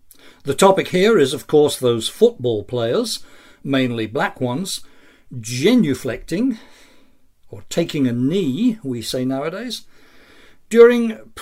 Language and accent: English; England, United Kingdom; moved away as an adult; now in United States; But I grew up elsewhere, in a monoracial country. England had few blacks, in just a few areas, until I was well into my teens. I came here as an adult, 28 years old